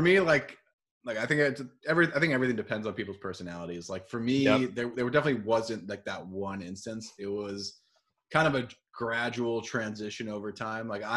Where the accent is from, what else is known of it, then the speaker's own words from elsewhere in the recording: Brooklyn, New York, United States; back at the house that I grew up in Brooklyn.